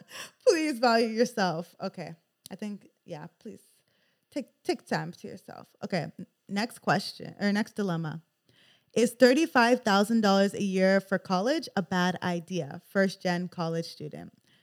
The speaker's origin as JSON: {"language": "English", "town": "Boston", "region": "Massachusetts", "country": "United States", "said": "I'm from the Boston area, and the school I'm talking about is Temple University."}